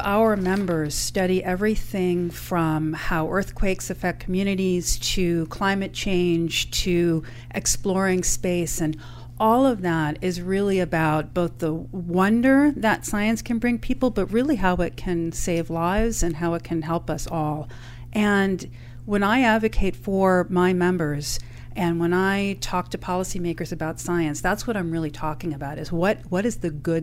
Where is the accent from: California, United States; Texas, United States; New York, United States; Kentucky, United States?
New York, United States; New York, New York.